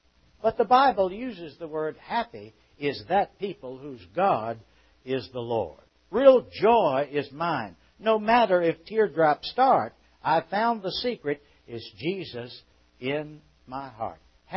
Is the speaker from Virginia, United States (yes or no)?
yes; Virginia, United States; In my home state of Virginia, back at the beginning of this country